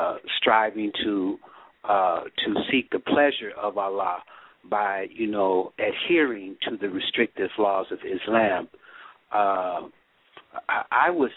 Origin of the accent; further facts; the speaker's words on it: Gary, Indiana, United States; now in Minnesota, United States; I was born and raised in the Gary, Chicago area, and I live in Minnesota.